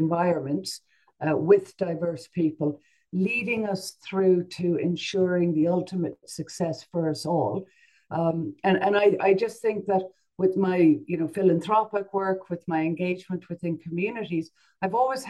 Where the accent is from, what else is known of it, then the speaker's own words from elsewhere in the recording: Ireland; moved away; After I immigrated over from Ireland, I came into this ward.